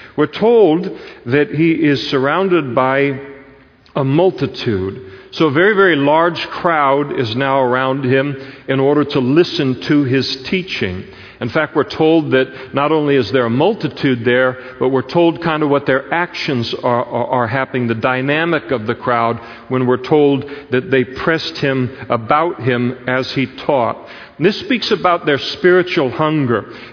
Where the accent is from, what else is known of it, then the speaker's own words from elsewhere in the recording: United States; because we come from the United States is such a big country. Even the state of California is just a gigantic state.